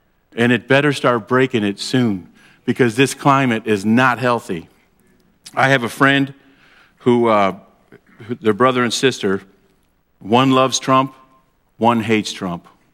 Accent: Ohio, United States; born there; Now, I was born here in Ohio, but my family tree is in the South, in Alabama

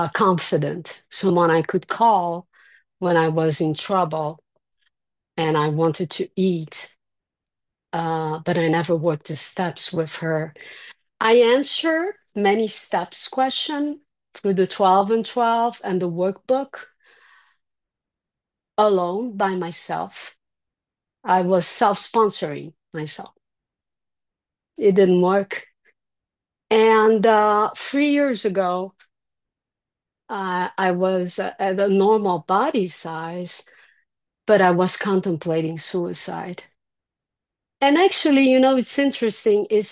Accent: Brazil; And I'm from Brazil.

